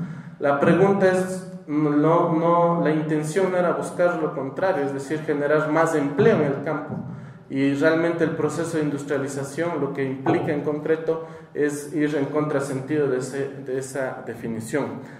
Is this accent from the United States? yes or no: no; Cotacachi, Imbabura, Ecuador; Yo soy de Cotacachi.